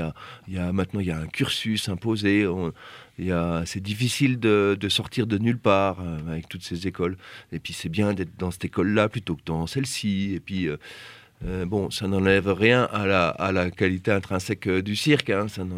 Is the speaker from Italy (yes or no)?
no; Bourgogne-Franche-Comté, France; chez nous en Franche-Comté